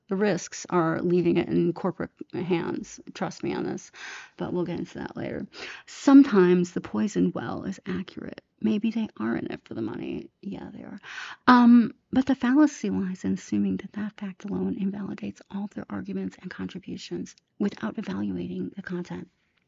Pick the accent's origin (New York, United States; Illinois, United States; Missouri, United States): Illinois, United States; Chicago; I was born and raised in Chicago